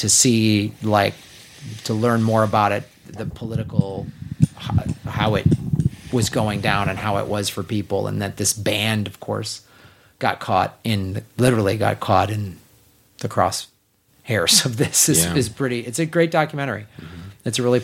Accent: United States; I'm obviously of Irish heritage, but you know, I'm an American. You know, I've never been to Ireland

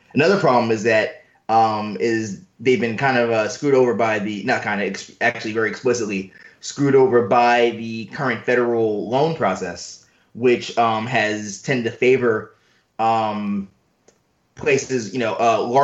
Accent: New York City, New York, United States; born or raised there

